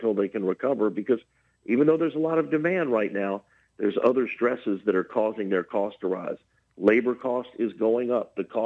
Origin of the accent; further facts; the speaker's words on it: Baton Rouge, Louisiana, United States; But, you know, growing up in Baton Rouge, restaurants like Jamanco's and Jack Sabin's